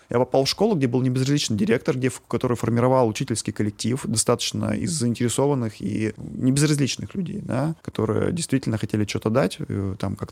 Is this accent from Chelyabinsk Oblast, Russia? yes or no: no; Dobryanka, Perm Krai, Russia; also born or lived in Moscow; я родом из маленького городка уральского, вот, который называется Добрянка. Вот, фактически это такое полусело, полугород.